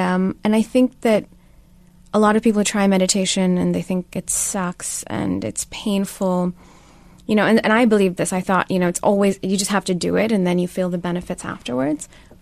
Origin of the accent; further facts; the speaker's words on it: Islamabad, Islamabad Capital Territory, Pakistan; Plus, where I come from, people live shorter lives.